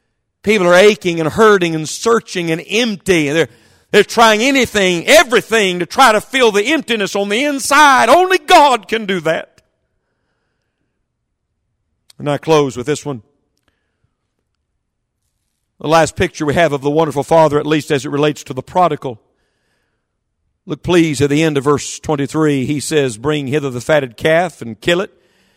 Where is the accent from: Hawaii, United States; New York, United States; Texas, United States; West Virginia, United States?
West Virginia, United States; We're from West Virginia. Aren't you proud? We're wearing shoes today.